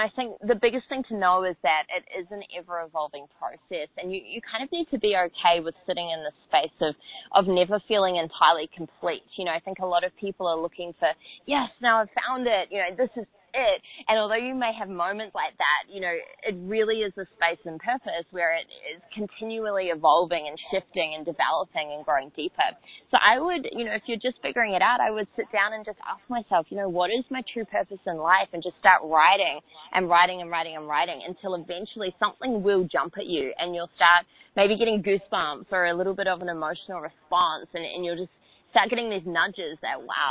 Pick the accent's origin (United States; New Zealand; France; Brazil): New Zealand; Auckland; And so I grew up in Auckland, New Zealand